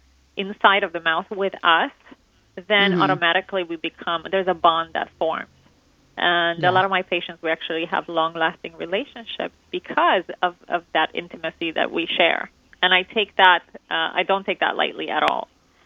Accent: Romania; myself, I grew up in Romania

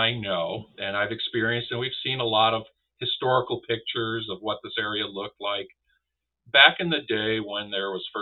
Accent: New York, United States; I come from New York, so therefore, you know, I see things a little differently. It took me a while to get out of that New York mode.

